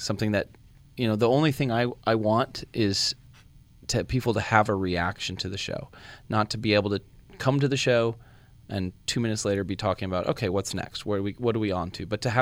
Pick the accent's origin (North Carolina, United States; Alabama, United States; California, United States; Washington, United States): California, United States; San Luis Obispo; I grew up here in San Luis Obispo before pursuing dance on a professional stages, really around the world and the country.